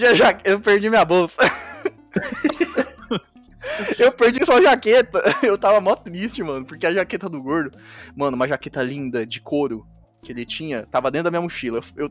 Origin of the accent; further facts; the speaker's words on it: Araçatuba, São Paulo, Brazil; Eu sou aqui de Araçatuba e tal.